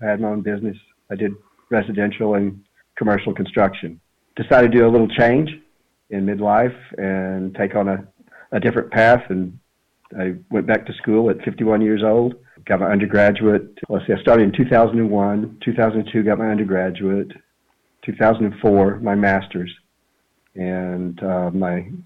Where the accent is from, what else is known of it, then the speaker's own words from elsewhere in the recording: New Mexico, United States; also born or lived in Alaska; I was born in New Mexico. Yeah, I grew up. I did leave. I went to Alaska, lived there a while, and a couple of other states, but mostly in New Mexico.